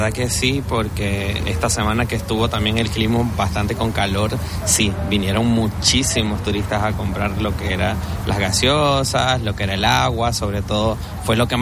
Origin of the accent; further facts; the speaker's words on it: Venezuela; moved away; also born or lived in Argentina; Vivía en Argentina, salí de Venezuela a Argentina, de Argentina estoy acá